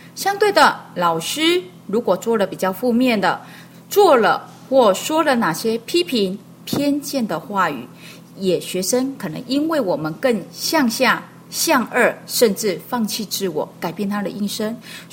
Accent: Penghu County, Taiwan; 因为我是来自一个澎湖的孩子

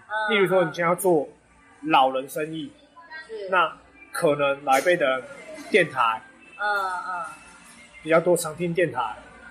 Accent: Taipei, Taiwan; 因为小时候在台北市长大

